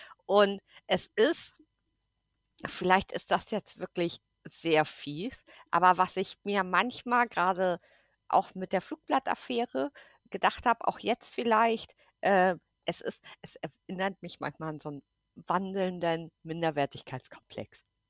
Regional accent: Bavaria, Germany; wir kommen halt aus Bayern und meinetwegen sind wir Hinterwäldler vom Bauernhof

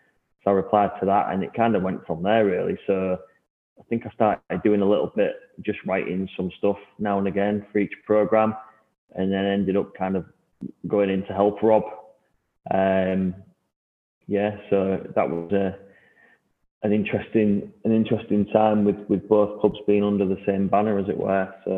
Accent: Hull, Yorkshire and the Humber, United Kingdom; born there; also born or lived in Stockton; I was born in Hull, but my dad moved to Stockton for work purposes. My brother was actually born in Stockton. So we lived there for 2 or 3 years

